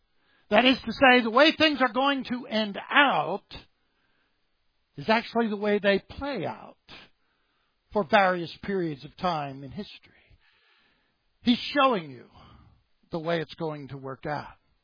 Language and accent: English; Uniontown, Pennsylvania, United States; That's actually the birth date of my hometown, Uniontown, Pennsylvania.